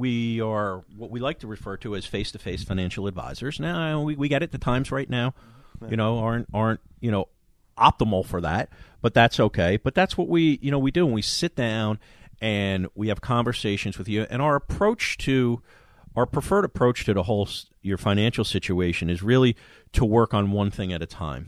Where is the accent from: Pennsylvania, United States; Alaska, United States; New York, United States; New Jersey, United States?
New Jersey, United States; Cranford; … grew up in Clark, I grew up in Cranford